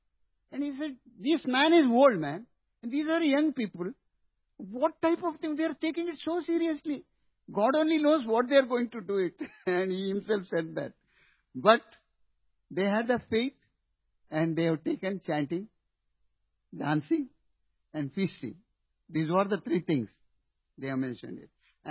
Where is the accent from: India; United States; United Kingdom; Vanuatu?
India; Udupi, Karnataka; Because I'm from Udupi and Madhvacharya is there.